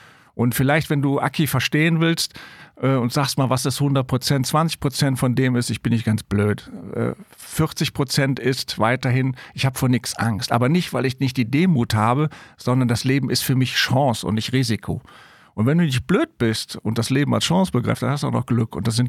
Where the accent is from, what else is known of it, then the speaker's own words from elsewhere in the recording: Rhineland, Germany; ich bin Rheinländer